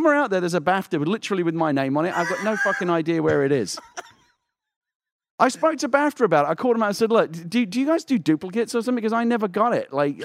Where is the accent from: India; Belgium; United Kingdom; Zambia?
United Kingdom; now in United States; as a Brit living in America